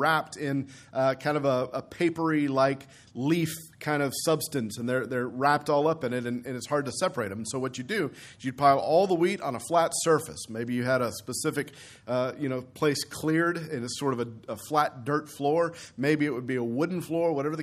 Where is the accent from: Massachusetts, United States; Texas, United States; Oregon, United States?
Texas, United States; except we're from Texas, so we'll say sand dune.